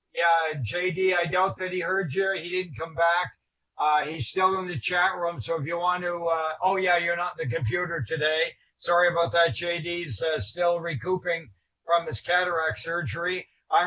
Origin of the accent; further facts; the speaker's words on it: Atlantic Canada, Canada; I come from the Atlantic provinces of Canada, and one thing that tourists notice and usually report on after they've visited is that we are very hospitable there.